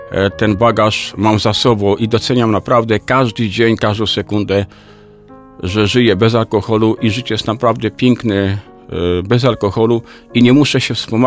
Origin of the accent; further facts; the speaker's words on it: Masovian Voivodeship, Poland; moved away as an adult; now in Silesia, Poland; ja w ogóle pochodzę z Mazowsza, w 87 roku przyjechałem na Śląsk